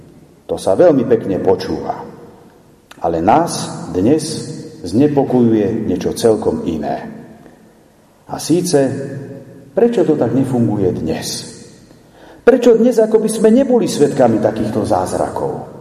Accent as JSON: {"language": "Slovak", "region": "eastern Slovakia", "country": "Slovakia", "said": "Bol som minule doma na východe, kde žije môj rovesník a spolužiak."}